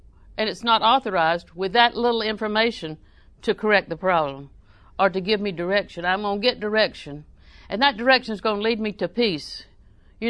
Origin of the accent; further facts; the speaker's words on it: Auburndale, Florida, United States; I'm from Auburndale. We lived in Auburndale most of our life, but Mama was from Winter Haven.